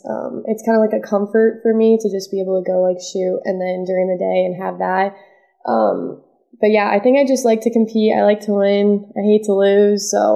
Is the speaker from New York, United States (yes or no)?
no; St. Louis, Missouri, United States; I'm from St. Louis, Missouri, and I go to Concordia University, Nebraska.